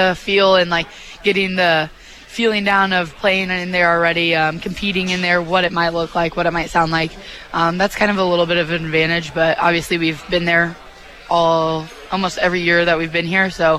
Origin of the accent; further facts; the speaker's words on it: Kansas City, United States; I mean, I am from Kansas City